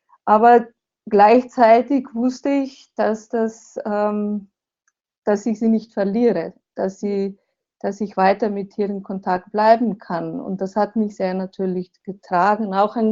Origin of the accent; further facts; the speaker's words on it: Slovenia; German is a second language; also born or lived in Switzerland / Germany; Ja, ich bin ja Slowenin, bin hier aufgewachsen, habe dann eine Weile in der Schweiz und in Deutschland gelebt, aber jetzt lebe ich hier mit meiner Familie, mit meinem Mann. Wir leben hier in Slowenien.